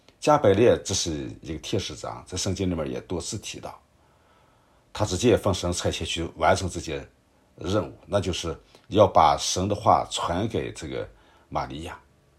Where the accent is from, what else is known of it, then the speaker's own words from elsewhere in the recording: North China, China; 像北方我们老家以前就是，我记得小的时候